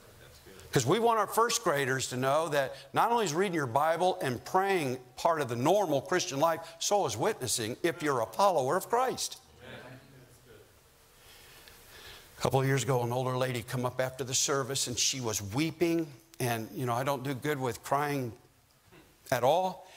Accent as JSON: {"language": "English", "town": "Chicago", "region": "Illinois", "country": "United States", "said": "from the South Side of Chicago."}